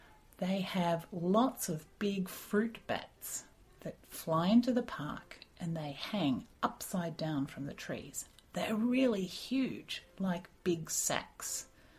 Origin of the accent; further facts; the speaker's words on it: Melbourne, Victoria, Australia; No, I'm not from Sydney. Actually, I'm from Melbourne.